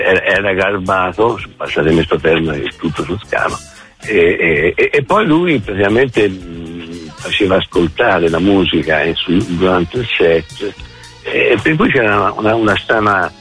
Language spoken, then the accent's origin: Italian; Prato, Tuscany, Italy; also born or lived in Florence; la Prato che ci ha visto nascere e crescere, in fondo. Noi siamo tutti e due nati a Firenze